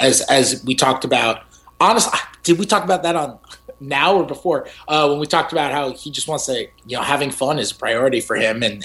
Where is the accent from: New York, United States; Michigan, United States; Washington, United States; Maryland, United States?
New York, United States; Celtics fans already hate me. I'm from New York.